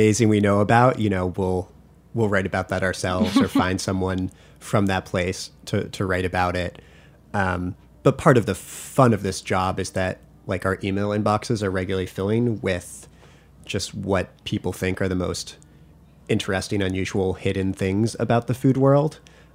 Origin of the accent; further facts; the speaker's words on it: Massachusetts, United States; But then I grew up in Massachusetts